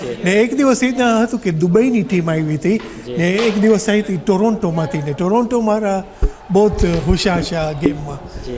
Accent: Mombasa, Mombasa County, Kenya; moved away; હું actually originally કેન્યાથી આવું છું મુંબાસાથી, પછી હું અહીંયા મૂવ થયું 1996માં. અહીંયાથી મને ઓવર 21 યર્સ થયા છે.

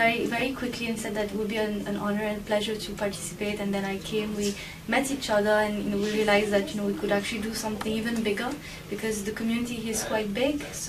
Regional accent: Paris, Île-de-France, France; English is a second language; now in United Kingdom; So basically, I am born and brought up in Paris, but I have been living in the UK, not especially for the past few years.

